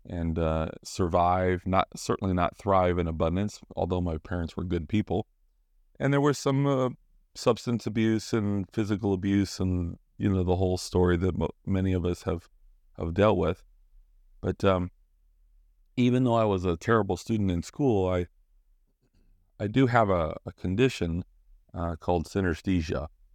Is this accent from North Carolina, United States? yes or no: no; Los Angeles, California, United States; you know, I'm from the Los Angeles area